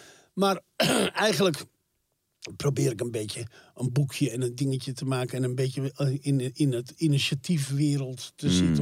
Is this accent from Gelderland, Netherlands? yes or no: yes; Harderwijk, Gelderland, Netherlands; born there; Nee, ik ben geboren in Harderwijk.